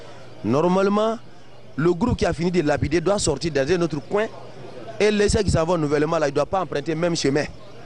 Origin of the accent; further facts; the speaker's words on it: Côte d’Ivoire; je suis de Côte d'Ivoire, Sahel Hadj.